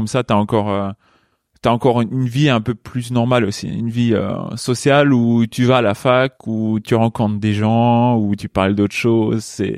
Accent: Luxembourg; moved away as an adult; À 18 ans, je suis parti de Luxembourg pour aller à Chambéry.

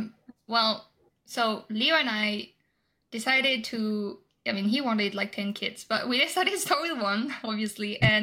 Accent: France; English is a second language; now in United States; I'm originally from France. My background is in finance, and I came to this country. I'm located in the US by myself with one luggage

